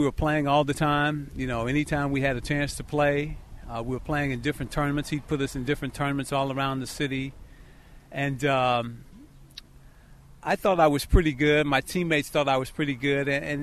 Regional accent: Chicago, Illinois, United States; Being an inner-city kid, growing up in Chicago, going to Iowa City, which is a rural farming community, basically.

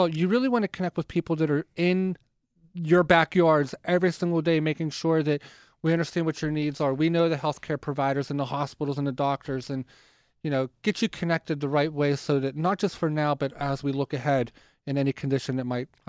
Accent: Pittsburgh, Pennsylvania, United States; I grew up in Arlington, which is in the south side of Pittsburgh. My parents are still there.

